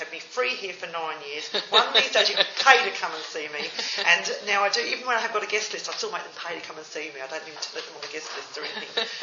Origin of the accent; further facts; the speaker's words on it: Birmingham, West Midlands, United Kingdom; also born or lived in Melbourne / Queensland; now in Australia; starting off growing up in Birmingham, the immigrant to Australia, going from Melbourne up to Queensland, and being married to this Aussie man and having these two kids.